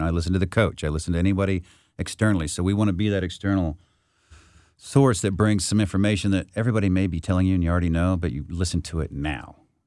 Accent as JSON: {"language": "English", "region": "Indiana", "country": "United States", "said": "I'm a Hoosier."}